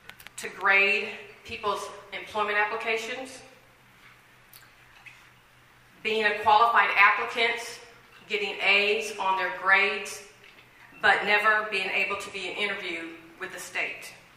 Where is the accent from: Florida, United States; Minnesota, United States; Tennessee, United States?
Florida, United States; Jacksonville; I grew up right here in Jacksonville, in this great community, and I still have a lot of family and friends that are still here.